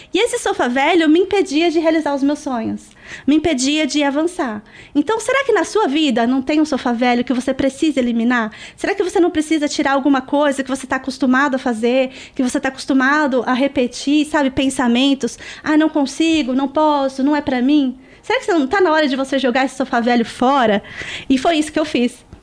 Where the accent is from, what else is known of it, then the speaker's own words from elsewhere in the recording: São Bernardo do Campo, São Paulo, Brazil; now in Jaguariúna, Brazil; Toda a minha família é de São Bernardo do Campo. Um beijo pra minha cidade natal. Hoje eu tô ali morando em Jaguariúna